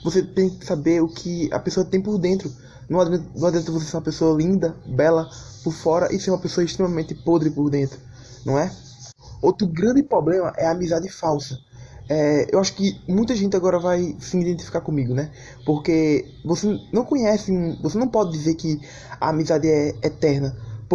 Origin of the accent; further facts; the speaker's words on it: Natal, Rio Grande do Norte, Brazil; Sou do Natal, Rio Grande do Norte. Acabei de fazer 18 anos.